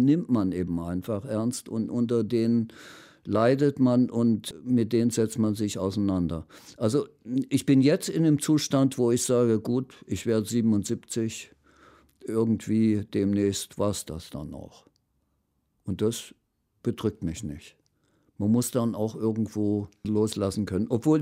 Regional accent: Frohburg, Saxony, Germany; Also Froburg alleine wäre mir als Heimat überhaupt zu wenig. Das muss der große Verbund da in Sachsen sein und von mir aus auch in Deutschland.

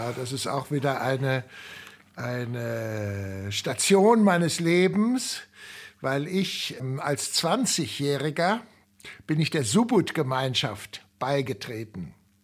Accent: Germany; ich hätte ja sagen können, ich bin Deutscher, ich komme hier als Schuldiger oder so

